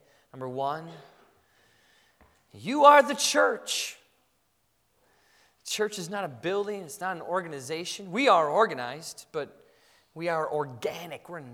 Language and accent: English; Madison, Wisconsin, United States; Our pastor, it was in Wisconsin. I grew up in Madison.